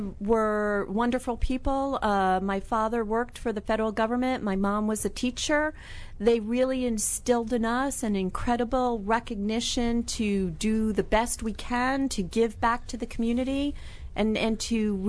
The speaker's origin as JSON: {"language": "English", "town": "New York City", "region": "New York", "country": "United States", "tie": "born or raised there", "said": "I'm from New York City."}